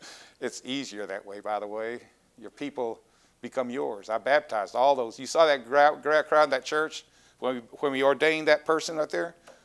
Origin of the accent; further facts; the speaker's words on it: Texas, United States; But I'm a Texan. I'm sorry. I just can't handle cold misery of weathers.